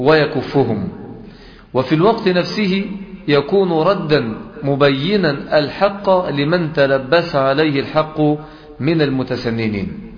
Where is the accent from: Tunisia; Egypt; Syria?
Egypt; فلا يوجد عندنا في بيئات مصر هذه أو هذا المصطلح عليه السلام